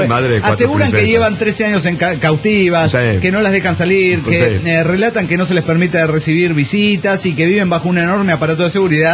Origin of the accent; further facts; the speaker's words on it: Guadalajara, Jalisco, Mexico; de Guadalajara, Jalisco, México.